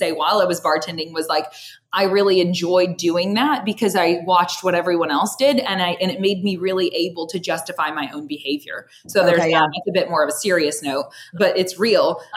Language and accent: English; Shawnee, Oklahoma, United States; now in Norman, United States; I moved to Norman, Oklahoma. So I'm from Shawnee, Oklahoma originally. And I moved to Norman when I was 20, 21, something like that. And so 45 minutes away. So still very nearby, still in Oklahoma.